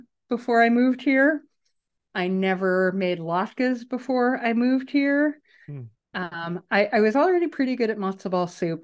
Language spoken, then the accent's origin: English; Manhattan, New York, United States; Born and raised in Manhattan.